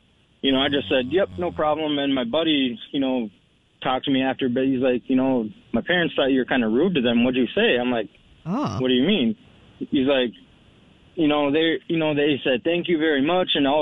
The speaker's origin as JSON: {"language": "English", "region": "Minnesota", "country": "United States", "also_born_or_lived": "Louisiana", "said": "I'm originally from Minnesota, but I was down in Louisiana for 3 years, and I moved back from Minnesota, more to Minnesota"}